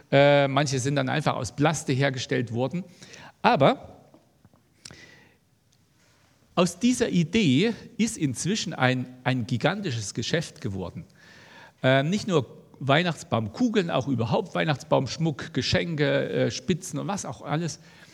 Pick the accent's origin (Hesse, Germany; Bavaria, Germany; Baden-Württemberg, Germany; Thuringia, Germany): Thuringia, Germany; Und in Deutschland, in Thüringen, in meiner Heimat, in der Nähe, gibt es eine Gegend